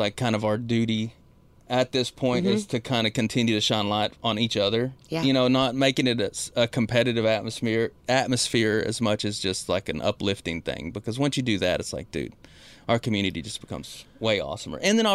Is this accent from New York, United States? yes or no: no; San Saba, Texas, United States; San Saba, Texas.